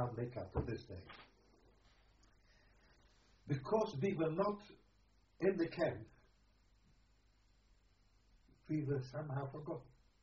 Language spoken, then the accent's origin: English; Czechia; No, Czechoslovakia is my home. Not exactly my home, but I come from Czechoslovakia.